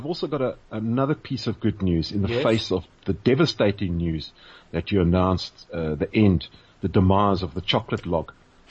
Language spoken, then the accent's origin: English; South Africa; It's part of my childhood, part of being South African.